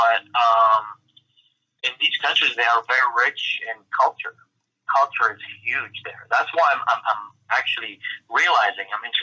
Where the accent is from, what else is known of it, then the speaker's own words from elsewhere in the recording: Amman, Amman Governorate, Jordan; For me specifically, I grew up in Jordan. I grew up in Amman. So that's, a city in the Middle East. And in Amman, there's a lot of poverty.